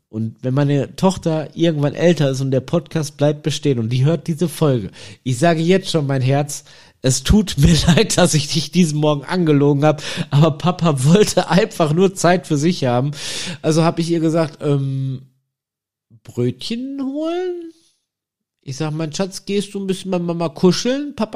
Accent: Germany; Ich sag, ja, ich komme aus Deutschland, ne?

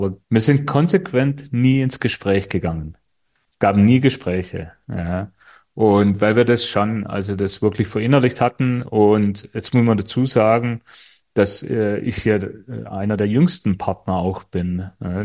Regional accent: Baden-Württemberg, Germany; Wir sind ja aus Schwaben.

